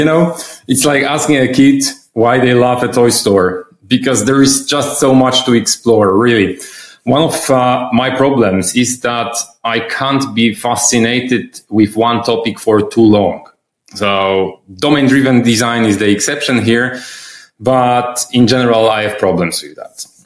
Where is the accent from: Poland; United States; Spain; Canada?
Poland; now in Switzerland; I come originally from Poland, but I moved to Switzerland several years ago.